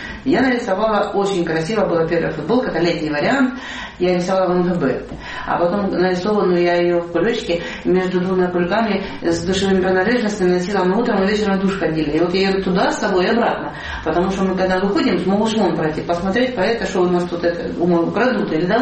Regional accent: Ukraine; Я говорю, я не русская, я украинка.

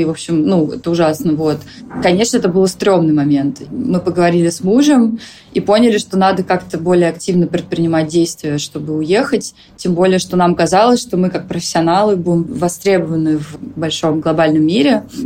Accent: Khabarovsk, Khabarovsk Krai, Russia; born there; also born or lived in Moscow; я родилась в Хабаровске, большую часть жизни жила в Москве. Мне 35

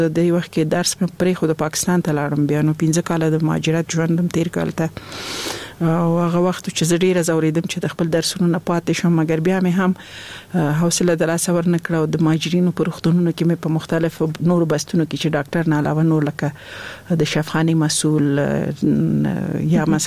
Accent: Laghman, Afghanistan; also born or lived in Nangarhar; زه خپل د لغمان ولایت یم

